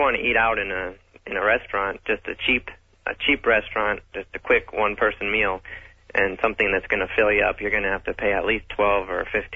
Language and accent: English; Portland, Oregon, United States; now in Sapporo, Japan; I'm an avid listener from Portland, Oregon. I came over here about 3 weeks ago, and I really missed your program.